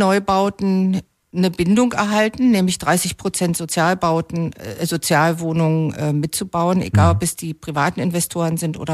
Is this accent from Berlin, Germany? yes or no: yes; Berlin, Germany; ich bin ja Berlinerin